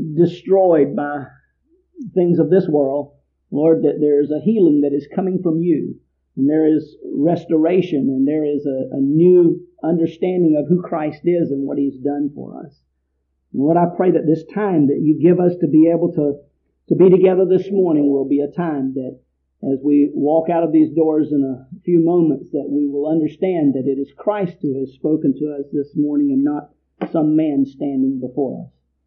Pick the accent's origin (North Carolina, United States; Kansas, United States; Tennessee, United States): North Carolina, United States; now in New Hampshire, United States; Now, y'all have to understand, I'm not from New Hampshire originally, okay? I don't know if you picked up on that yet or not, but I'm really not. Originally from North Carolina